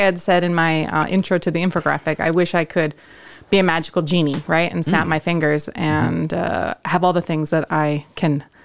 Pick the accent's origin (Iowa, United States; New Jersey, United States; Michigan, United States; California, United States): Iowa, United States; Frankville; I grew up, I had a Postville phone number, a Castalia address, and I grew up a mile outside of Frankville, just across the border and went from Winnesha County.